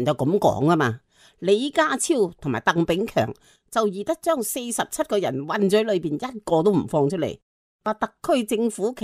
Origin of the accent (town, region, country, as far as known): Hong Kong